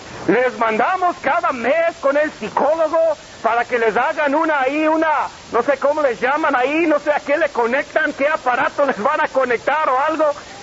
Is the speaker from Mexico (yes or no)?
yes; Mexico; Y yo fui criado en México desde los 8 años y estudié en las escuelas federales.